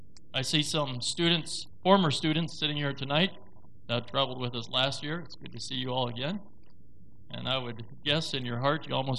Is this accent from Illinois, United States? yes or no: no; Michigan, United States; my dear wife Karen, and … we're from Michigan